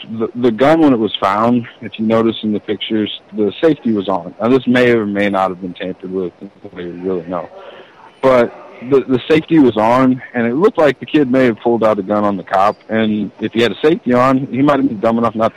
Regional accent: Hazelwood, Missouri, United States; now in St. Louis, United States; Now I live in St. Louis, and I grew up in Hazelwood, which is just outside of Ferguson.

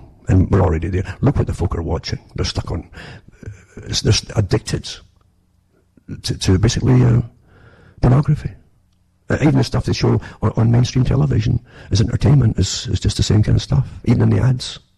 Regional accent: Ontario, Canada; from Ontario, Canada, and it's good night

